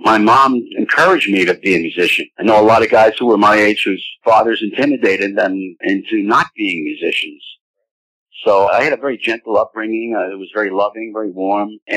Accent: New York, United States; I'm not really a Floridian, but I'm a New Yorker, so I'm like, I don't know, semi-Floridian?

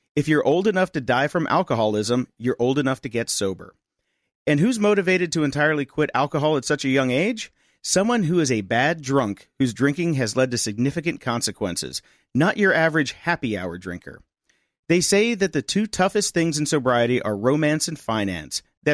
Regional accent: Colombia; I'm from Colombia

